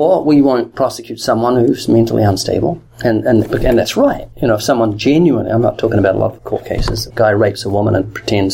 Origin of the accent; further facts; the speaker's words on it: New Zealand; I'm from New Zealand, we have different things.